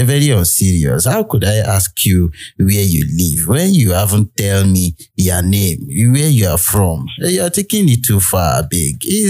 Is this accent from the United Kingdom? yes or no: no; Abia, Nigeria; I'm from Abia State. I studied sociology and anthropology in the University of Women Affairs, Lagos State. I'm 32 years young